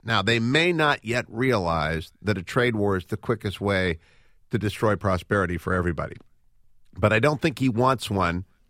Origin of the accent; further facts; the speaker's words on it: Ohio, United States; It's almost a cliche now, but I am from Trumbull County, Ohio, which is a deep blue county.